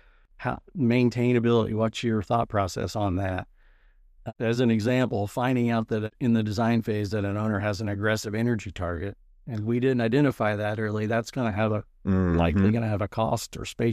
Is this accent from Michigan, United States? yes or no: no; Indiana, United States; Just out in the middle of nowhere, you know, western part of Indiana.